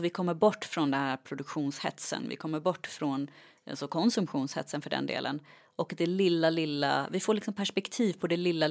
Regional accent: Sandviken, Gävleborg County, Sweden; Det finns det ju igen i Sandviken där jag är ifrån.

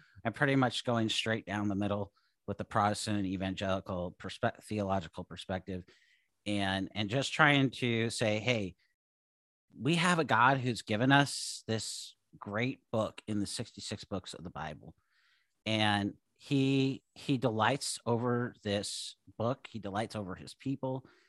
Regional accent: Seattle, Washington, United States; also born or lived in Idaho / California; now in Oregon, United States; I grew up in Seattle, and I guess I've moved from thinking about this. I've lived in Washington for most of my life, and then we lived in Idaho.

